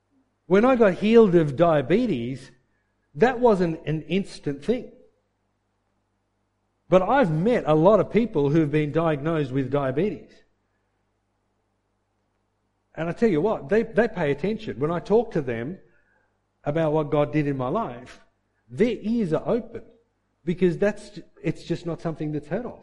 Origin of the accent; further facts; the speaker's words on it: India; I grew up in India. As a child, I grew up in India, and we had servants.